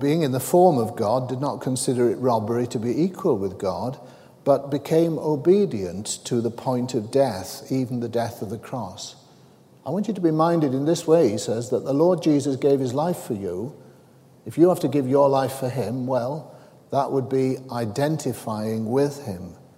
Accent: Wales, United Kingdom; Welsh. And whenever there's a contest between England and Wales, of course we always support Wales. We're Welsh during that particular time. We might be English in other circumstances.

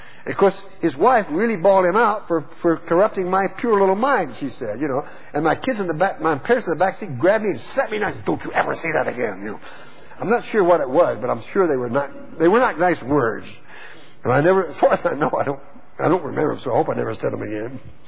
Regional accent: Texas, United States; When I was a little boy, I was born and raised in Texas

